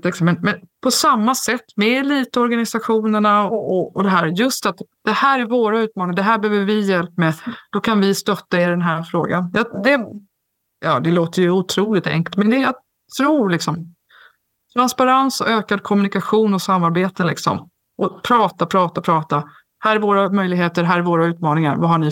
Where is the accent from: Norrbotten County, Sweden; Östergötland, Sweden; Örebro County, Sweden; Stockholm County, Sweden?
Stockholm County, Sweden; Stockholm; Det är en enorm skillnad på där jag kommer från, Stockholm och Medelpad eller Dalsland.